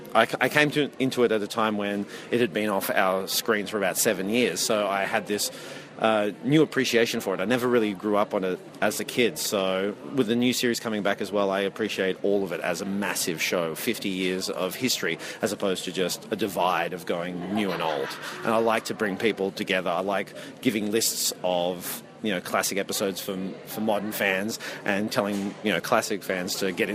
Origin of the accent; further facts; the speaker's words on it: Dubbo, New South Wales, Australia; I'm born and raised in Dubbo, did my 4 years at university at Wagga Wagga.